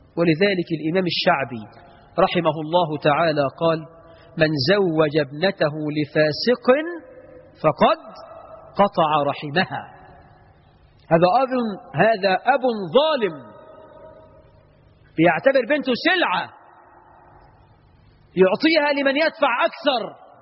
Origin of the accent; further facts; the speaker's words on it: Egypt; لو بعض التجار عندنا في مصر يعمل ذكي يقول لك